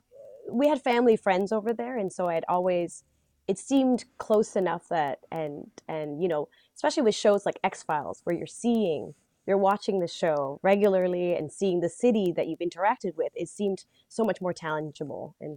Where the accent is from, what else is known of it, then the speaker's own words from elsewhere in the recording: Victoria, British Columbia, Canada; Well, I'm originally from Victoria, which is also called Vancouver Island. So I was from a smaller town, always dreaming of being in film and television.